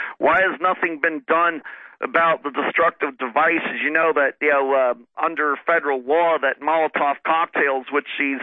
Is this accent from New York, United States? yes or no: no; New Jersey, United States; I grew up in New Jersey, so I know of Trump long before the rest of the nation did.